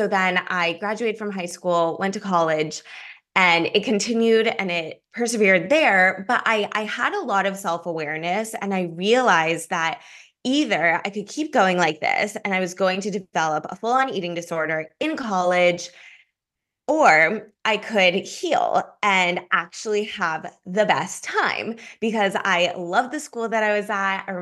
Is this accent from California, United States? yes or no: yes; Los Angeles, California, United States; I grew up in Los Angeles, so I'm a West Coaster originally